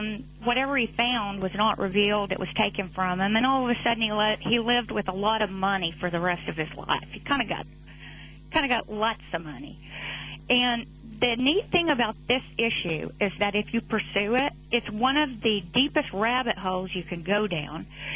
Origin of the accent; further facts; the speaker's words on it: Oklahoma, United States; I'm from Oklahoma.